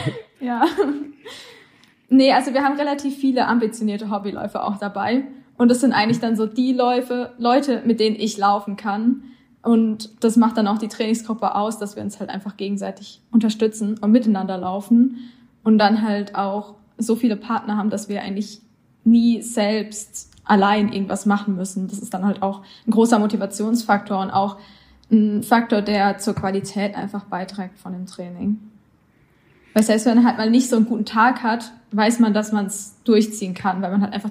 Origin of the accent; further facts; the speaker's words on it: Iffezheim, Baden-Württemberg, Germany; ich komme aus Iffelsheim.